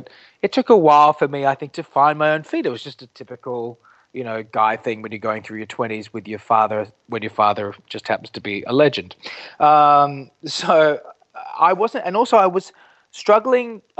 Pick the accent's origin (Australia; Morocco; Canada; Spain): Australia; now in United States; I was a kid from Australia. I'd been there for a couple of weeks and my head was spinning.